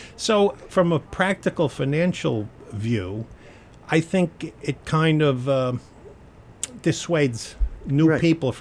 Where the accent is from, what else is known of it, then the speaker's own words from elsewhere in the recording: Queens, New York, United States; born there; Well, I was born in Queens in the Malbus section. Actually, I was born in Parsons Hospital, which is no longer a baby hospital.